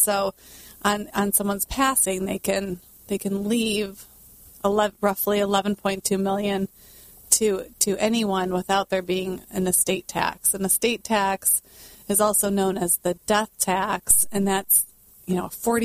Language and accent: English; Michigan, United States; So a little bit about myself. I am from Michigan, and my husband and I, Peter, met in Colorado.